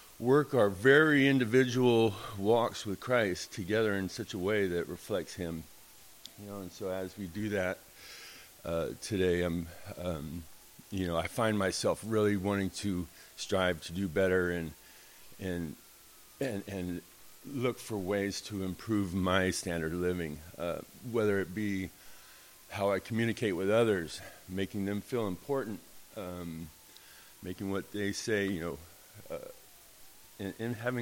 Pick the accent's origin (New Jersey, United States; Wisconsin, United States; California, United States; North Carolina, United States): California, United States; Merced; I've been born and raised in Merced my whole life, so I know what to expect when I go to that area.